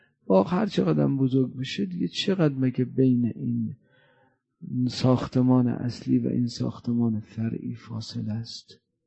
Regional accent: Iran; ما ایرانی هستیم

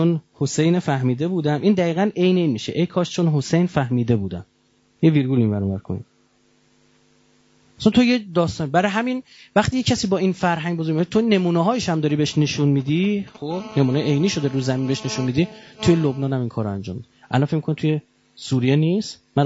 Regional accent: Iran; آقا ما ایرانیم

